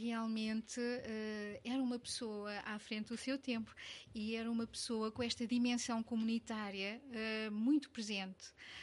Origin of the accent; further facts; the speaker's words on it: Lisbon, Portugal; Eu sou de Lisboa, eu sou natural de Lisboa, portanto, nascida e criada, é uma cidade que eu amo também.